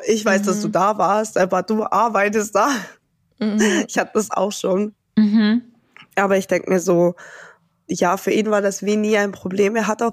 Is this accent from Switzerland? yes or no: no; Italy; ich bin halt Italiener und das ist voll okay.